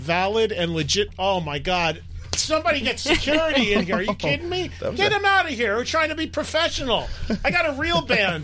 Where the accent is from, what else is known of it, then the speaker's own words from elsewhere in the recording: New Jersey, United States; that's Jersey right there. We're from Jersey, and there he is.